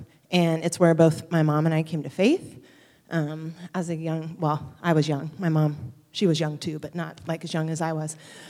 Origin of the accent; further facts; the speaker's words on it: Glide, Oregon, United States; I was born and raised in Glide. That might surprise some of you.